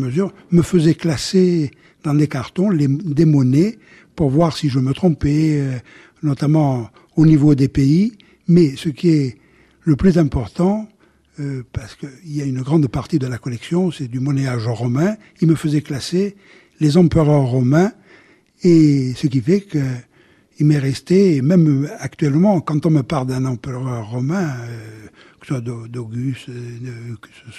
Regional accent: Furiani, Corsica, France; also born or lived in Biguglia; Et j'ai passé une grande partie de mon enfance, surtout à Fouriane, dans les propriétés à Fouriane et ici à Bigouille.

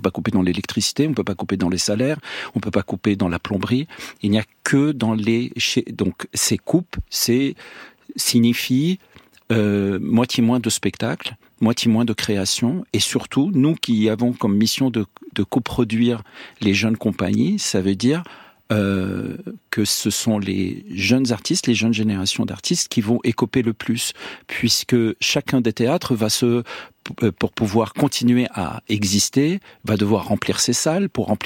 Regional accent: Lebanon; moved away; Voilà, moi je suis Libanais, mais je suis pas le même Libanais que celui qui n'a jamais quitté le Liban.

